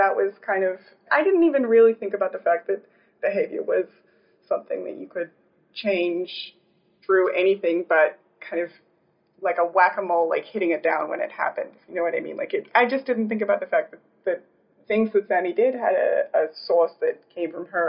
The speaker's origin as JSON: {"language": "English", "country": "Australia", "tie": "born or raised there", "moved": "yes", "lives_now": "New York City, United States", "said": "Yeah, I'm from Australia. I grew up there. I lived here for a little while when I was like when I was very, very young, but I moved back here in 2014."}